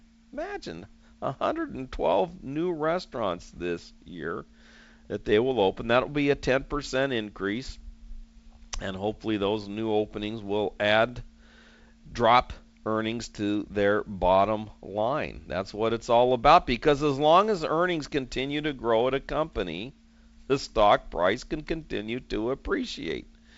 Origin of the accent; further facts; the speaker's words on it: San Diego, California, United States; visit San Diego, September is one of the nicest months here. And it's my favorite month, I believe, in my hometown here.